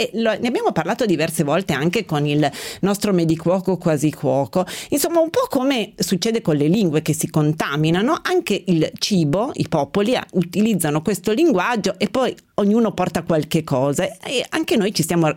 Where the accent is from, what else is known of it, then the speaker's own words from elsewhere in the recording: Turin, Piedmont, Italy; io sono nata e cresciuta a Torino, nonostante abbia per il 50% sangue siciliano